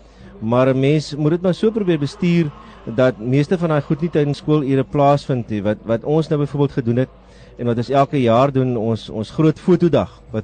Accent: Paarl, Western Cape, South Africa; soos jy het ek groot geword in die Parel

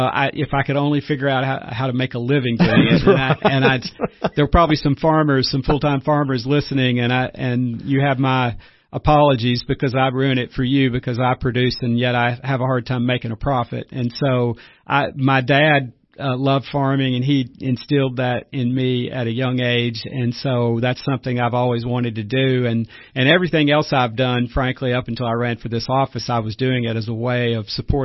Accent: Cookeville, Tennessee, United States; I grew up in Cookeville, went to all the way through school, graduated from Cookeville High School.

